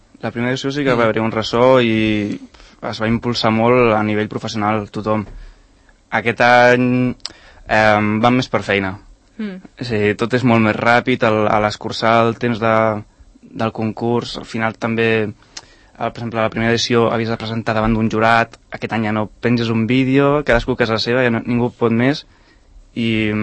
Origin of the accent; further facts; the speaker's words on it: Catalonia, Spain; som catalans i al final aquí cadascú vol pagar el seu